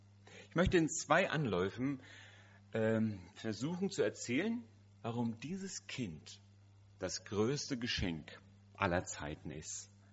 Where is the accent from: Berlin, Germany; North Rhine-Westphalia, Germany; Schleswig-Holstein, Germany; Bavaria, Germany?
North Rhine-Westphalia, Germany; Oberhausen; Das entspricht so in etwa der Größe von Oberhausen, wo ich herkomme